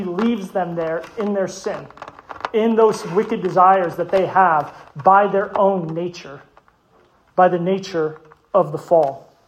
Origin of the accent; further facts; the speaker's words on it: Lake Havasu City, Arizona, United States; now in Minnesota, United States; My hometown, Lake Havasu City, holds the record in Arizona for the highest official temperature in the state, which was 129 degrees.